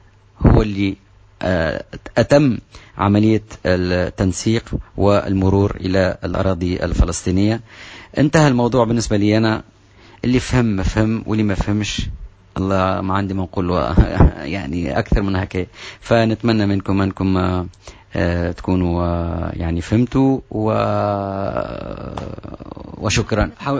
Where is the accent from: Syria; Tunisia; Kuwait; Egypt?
Tunisia; أنا عربي وأعتز بعروبتي، أنا تونسي ووطني،